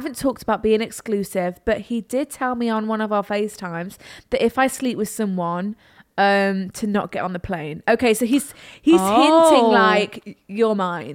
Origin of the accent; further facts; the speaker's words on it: Ireland; I'm from South Ireland.